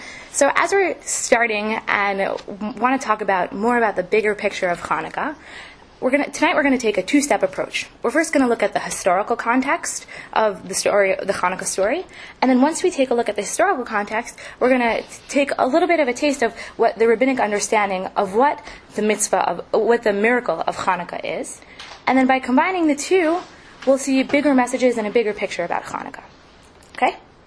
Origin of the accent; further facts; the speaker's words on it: Brooklyn, New York, United States; So I haven't been back in a while because I'm from Brooklyn.